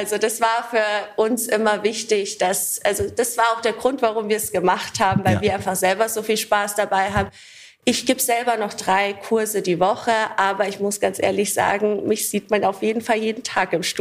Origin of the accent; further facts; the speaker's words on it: Munich, Bavaria, Germany; ich komme aus dem wunderschönen München